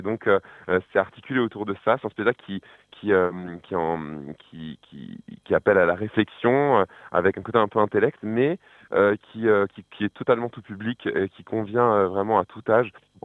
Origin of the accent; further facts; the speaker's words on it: Grand Est, France; en Alsace, dans ma région natale